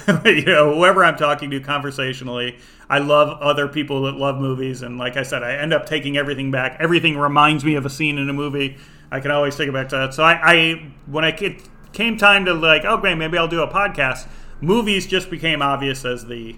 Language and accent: English; Chicago, Illinois, United States; I grew up in Chicago, so Siskel and Ebert were big even